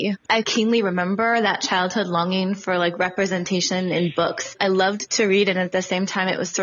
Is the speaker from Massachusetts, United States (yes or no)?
no; Oregon, United States; I grew up in Southern Oregon, a little town 5 hours south of Portland.